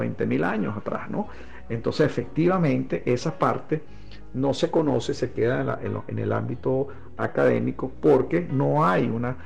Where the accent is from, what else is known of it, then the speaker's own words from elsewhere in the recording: Venezuela; quiénes somos los venezolanos